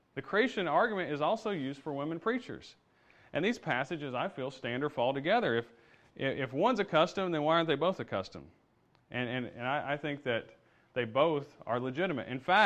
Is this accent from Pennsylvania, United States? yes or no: no; Alabama, United States; I grew up in Alabama